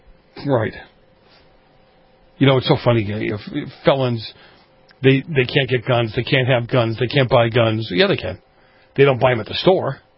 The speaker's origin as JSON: {"language": "English", "town": "Boston", "region": "Massachusetts", "country": "United States", "tie": "born or raised there", "said": "I grew up in Boston. I grew up in the streets of Boston."}